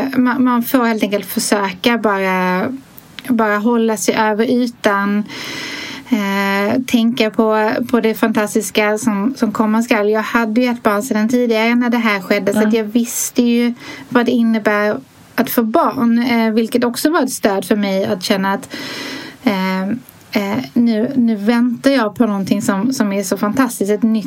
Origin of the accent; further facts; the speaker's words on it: Skåne, Sweden; now in Stockholm, Sweden; Jag är från Skåne men bor i Stockholm